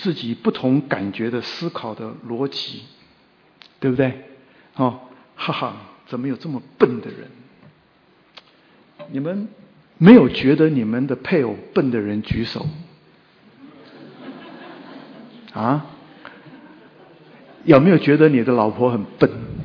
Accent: China; 那我们中国人啊，对食物的看法

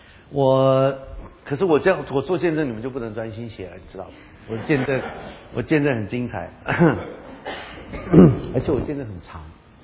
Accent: Taiwan; 我在高中，我们台湾是考大学嘛，哈，我高中毕业就没有考上大学，然后我从小是在教会长大的

